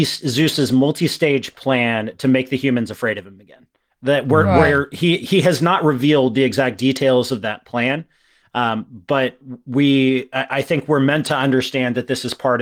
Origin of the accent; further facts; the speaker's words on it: Washington, United States; there was a fairly sizable river that ran through my hometown, the Yakima River.